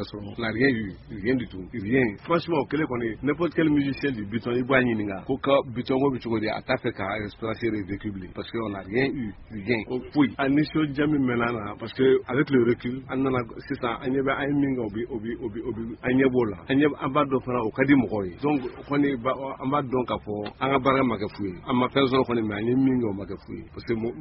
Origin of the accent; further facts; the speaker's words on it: Mali; On est du Mali. Le Mali où? Au Mali.